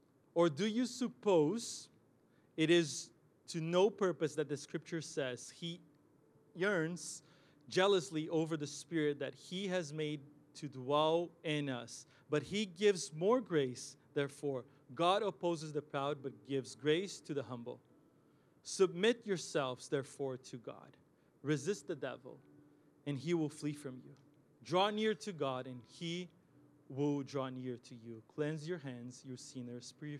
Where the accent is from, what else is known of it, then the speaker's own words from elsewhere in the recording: Brazil; first language Brazilian Portuguese; English is a second language; I like reading my Bible in Portuguese too. As most of you know, Brazilian Portuguese is my first language, so it helps my understanding and just to go deeper.